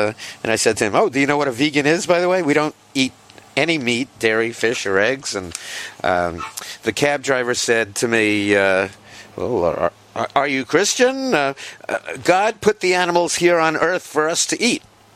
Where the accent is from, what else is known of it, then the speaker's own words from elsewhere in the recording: Washington Heights, New York, United States; And the Dominican cab driver from JFK was like my best friend when he heard that I was from Washington Heights.